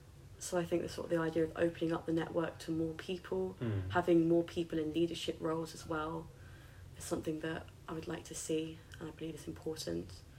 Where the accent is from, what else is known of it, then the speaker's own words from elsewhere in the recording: South East England, United Kingdom; accent: RP; if you hadn't guessed by the unbelievable RP, I'm from Surrey.